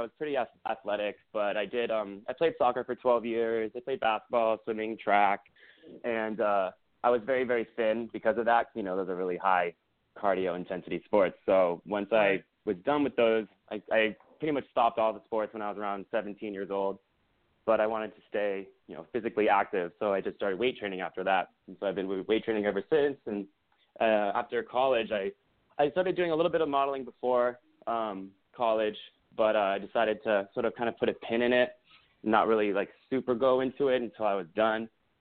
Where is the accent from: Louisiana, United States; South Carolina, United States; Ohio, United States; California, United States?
California, United States; Simi Valley; I was born and raised in Simi Valley, which is a city that's outside of Los Angeles, but you know, like 35 or 40 minutes or so outside of Los Angeles.